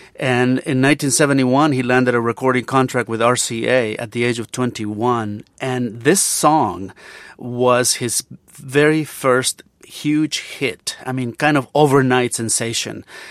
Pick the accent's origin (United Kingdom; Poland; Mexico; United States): Mexico; Well, he was part of my soundtrack growing up in Mexico.